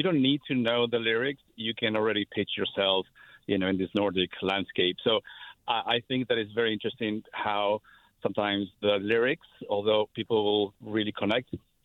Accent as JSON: {"language": "English", "country": "Ecuador", "second_language": "English", "said": "I am originally from Ecuador, and I grew up without speaking any English."}